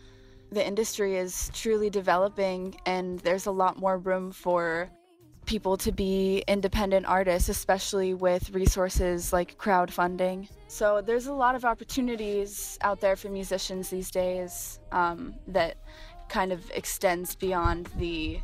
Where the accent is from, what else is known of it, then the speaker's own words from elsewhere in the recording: Colorado Springs, Colorado, United States; I loved growing up in the Colorado Springs music scene, and especially after having left.